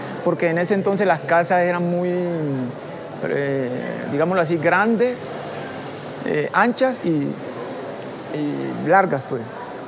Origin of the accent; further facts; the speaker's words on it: Guapi, Cauca, Colombia; yo nací en Guapi, Cauca, ¿sí? Desde niño me apasioné por lo de la artesanía